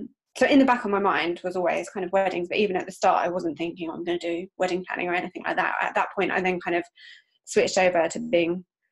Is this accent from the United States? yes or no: no; South East England, United Kingdom; now in Bournemouth, United Kingdom; I'm not from Bournemouth originally. I'm from Sussex, so kind of nearer to Brighton. So I had moved to Bournemouth specifically for the job.